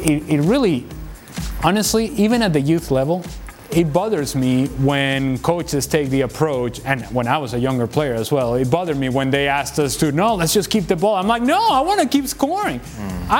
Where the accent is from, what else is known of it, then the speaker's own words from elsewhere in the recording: Venezuela; moved away as an adult; now in United States; because even though I grew up in Venezuela, as I came to college in the United States